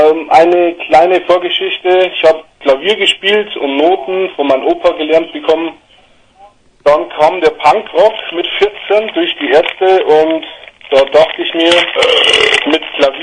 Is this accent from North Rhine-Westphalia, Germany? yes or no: no; Weiden, Bavaria, Germany; Wir kommen aus der schönen Oberpfalz, aus Weiden, das liegt ungefähr vom Hof eine Stunde entfernt oder Richtung Regensburg